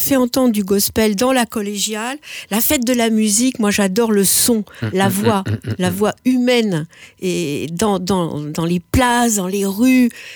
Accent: Montpellier, Occitanie, France; d'autres que je connais bien qui sont de Montpellier, parce que c'est là d'où je viens

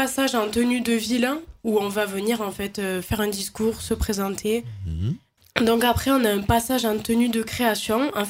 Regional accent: Balsac, Occitanie, France

